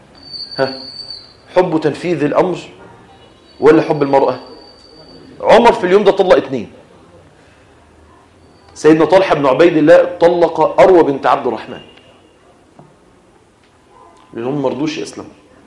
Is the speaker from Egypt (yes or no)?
yes; Egypt; رغم ان احنا عندنا في مصر هنا اصوات احسن منهم واتقن منهم؟